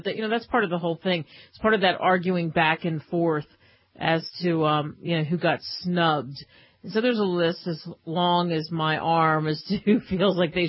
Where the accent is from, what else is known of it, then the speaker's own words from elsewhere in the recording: United States; happened to be broadcasting from where I grew up in the Philadelphia, South Jersey area